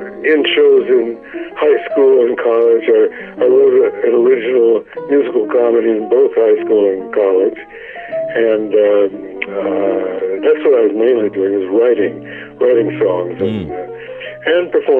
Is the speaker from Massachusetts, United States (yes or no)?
no; Tacoma, Washington, United States; moved away as an adult; Well, I started out in radio in my hometown of Tacoma, Washington, when I got out of college. And I drove to New York in my sturdy little Studebaker